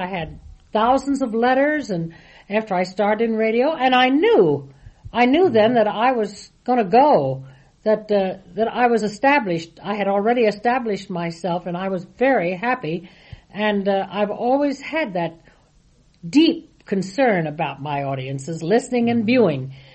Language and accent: English; Washington, District of Columbia, United States; also born or lived in Virginia; now in New York, United States; Yes, I was born in Virginia and raised and schooled in Washington, D.C., and have lived in New York for 47, 48 years.